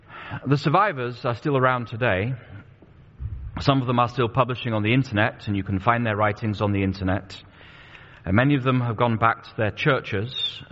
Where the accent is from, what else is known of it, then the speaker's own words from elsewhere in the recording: England, United Kingdom; now in United States; I was growing up in England at the time